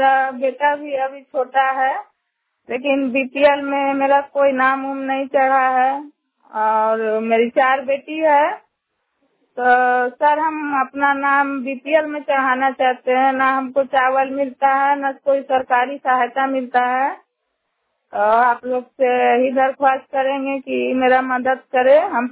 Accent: Chandrapura, Jharkhand, India; हम झारखंड चंद्रपुरा के रहने वाले हैं और हम एक गरीब घर की महिला है।

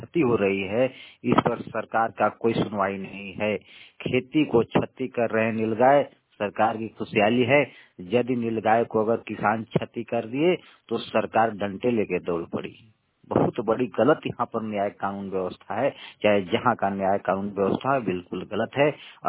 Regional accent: Jharkhand, India; मैं झारखंड के पलामू डिस्ट्रिक्ट से हूँ। अभी फिलहाल मैं तो मेरा गांव में अपनी खेती मटर की खेती में अभी मौजूद हूँ

